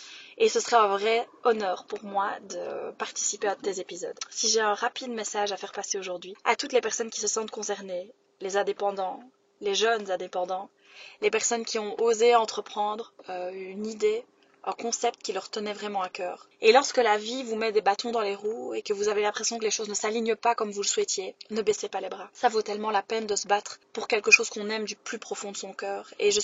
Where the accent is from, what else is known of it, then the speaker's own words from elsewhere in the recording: Wallonia, Belgium; now in Liège, Belgium; j'ai 27 ans, je suis belge, je vis à Liège